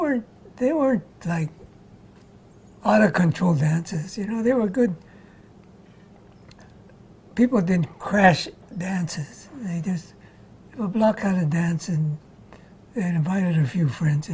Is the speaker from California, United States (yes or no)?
yes; Redlands, California, United States; born there; I was born in Redlands, California.